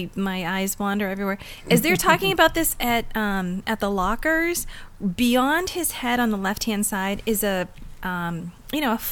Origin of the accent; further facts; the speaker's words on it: New England, United States; Honestly, I grew up in New England. It was all Zales.